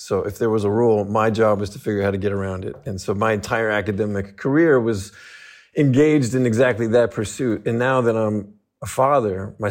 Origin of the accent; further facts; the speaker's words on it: Los Angeles, California, United States; Well, I had an atypical upbringing. I was raised in Los Angeles, but my grandfather in 1959 bought a cattle ranch just north of Fresno, California